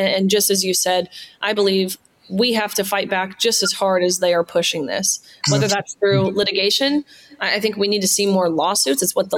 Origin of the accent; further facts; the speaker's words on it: Tennessee, United States; I'm from Tennessee, which of course is a conservative state.